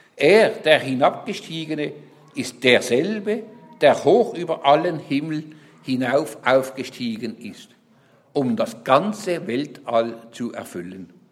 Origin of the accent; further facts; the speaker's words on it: Switzerland; da darf ich jetzt als Schweizer Reklame machen für die Schweizer Berge.